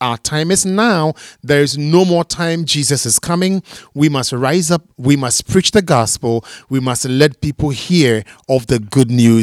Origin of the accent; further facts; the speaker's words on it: Koforidua, Eastern Region, Ghana; I'm from Koforidua, Ghana, West Africa.